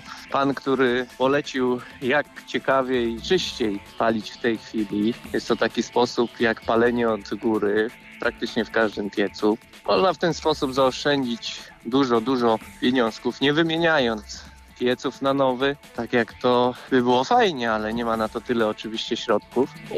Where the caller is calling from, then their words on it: Szczecin, West Pomeranian Voivodeship, Poland; jestem ze Szczecina.